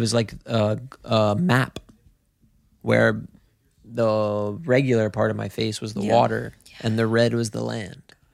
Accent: Cincinnati, Ohio, United States; See, I'm from Cincinnati, so where I go is called Perfect North Slopes

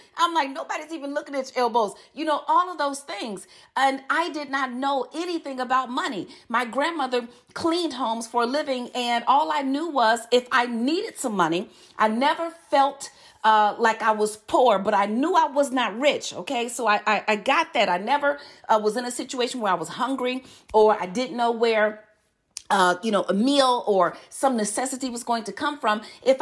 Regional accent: Chicago, Illinois, United States; You see, I was born and raised in Chicago. My grandmother was 75 years old, cleaning homes for wealthy people, putting me through college.

